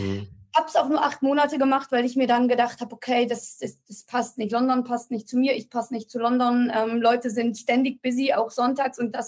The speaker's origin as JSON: {"language": "German", "town": "Munich", "region": "Bavaria", "country": "Germany", "also_born_or_lived": "Netherlands", "moved": "as an adult", "lives_now": "San Francisco, United States", "said": "Ich komme aus München. Ich habe nach meinem Abi einfach entschieden, dass ich ein bisschen Auslandserfahrung sammeln möchte."}